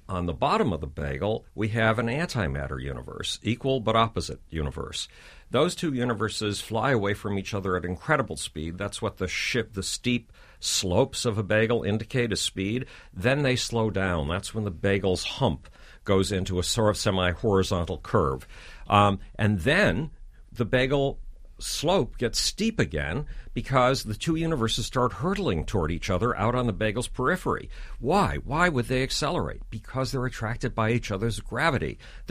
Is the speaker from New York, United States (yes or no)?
yes; Buffalo, New York, United States; As a Jewish Buffalonian, I made it into a bagel.